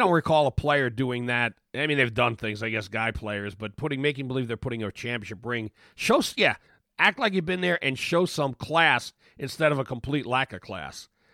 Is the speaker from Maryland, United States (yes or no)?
yes; Baltimore, Maryland, United States; I'm from Baltimore, where you hoop outside and talk trash.